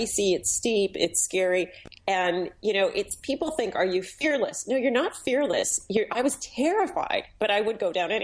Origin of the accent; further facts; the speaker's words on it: San Diego, California, United States; now in Vermont, United States; I grew up in San Diego, but I had moved to Vermont.